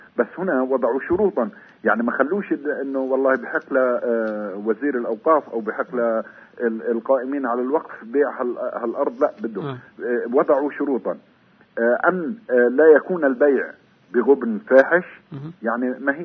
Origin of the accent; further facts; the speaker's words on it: Bethlehem, West Bank, Palestine; كما نلاحظ أنه عندنا في بيت لحم